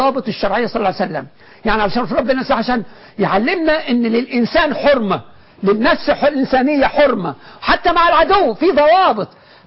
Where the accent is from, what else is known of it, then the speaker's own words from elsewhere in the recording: Cairo, Cairo Governorate, Egypt; وحتى اللي بيحصل النهاردة عندنا في مصر في القاهرة هنا